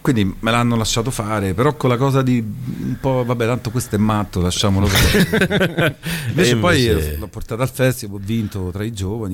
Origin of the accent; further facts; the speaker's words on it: Rome, Lazio, Italy; Sono cresciuto a Monteverde, quindi.